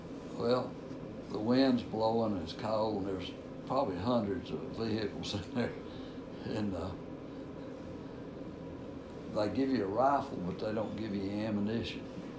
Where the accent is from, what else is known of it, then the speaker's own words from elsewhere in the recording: Pine Bluff, Arkansas, United States; I grew up in Pine Bluff, and of course, you know, Pine Bluff is probably 50-50 on minorities and everything